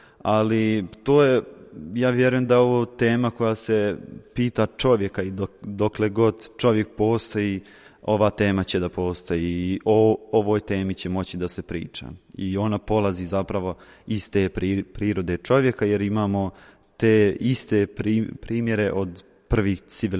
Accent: Bosnia & Herzegovina; Ja dolazim iz Bosne i Hercegovine i odrastao sam jako, jako mnogo na tim pričama iz rata

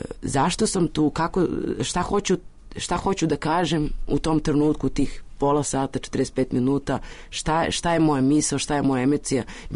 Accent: Serbia; Ja jesam iz Srbije, ali ja ovde nisam odrasla kulturološki, prosto imam neka drugačija iskustva

